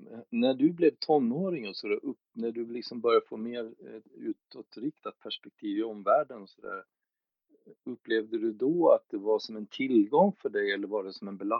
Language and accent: Swedish; Sweden; För själv kommer jag ju från Sverige. Jag har svensk etnisk bakgrund. Och jag har min mamma och pappa kommer från Sverige.